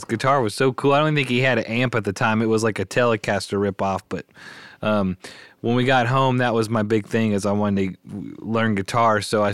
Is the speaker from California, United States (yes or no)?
no; Memphis, Tennessee, United States; So I was born and raised in Memphis, grew up here